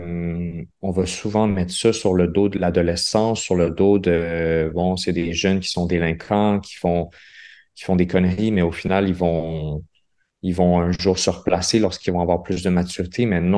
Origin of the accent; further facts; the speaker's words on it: Quebec, Canada; ma première langue, c'est le français du Québec.